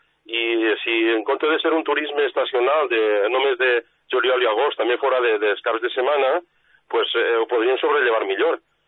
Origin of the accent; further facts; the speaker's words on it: Alcoy, Valencian Community, Spain; Jo soc d'Alcoi i les comarques centrals